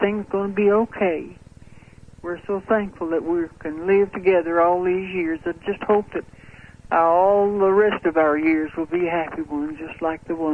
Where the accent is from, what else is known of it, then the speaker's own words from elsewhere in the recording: Park City, Kentucky, United States; I'm from Park City, Kentucky. And I'm married